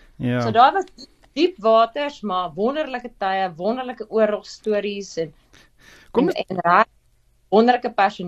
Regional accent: Randfontein, Gauteng, South Africa; ek kom eintlik van die Wesrand af, beklein hoeve groot geword, buite Randfontein, skool gegaan, in die klein dorpie, laerskool en hoërskool

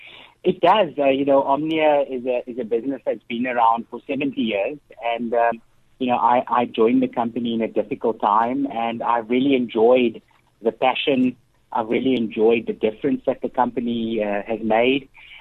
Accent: London, United Kingdom; I grew up in East London, a very simple background, a very simple family.

